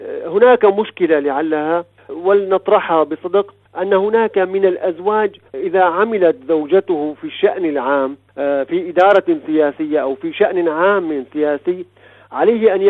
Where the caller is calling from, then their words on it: Damascus, Damascus Governorate, Syria; أنا أتحدث الآن من دمشق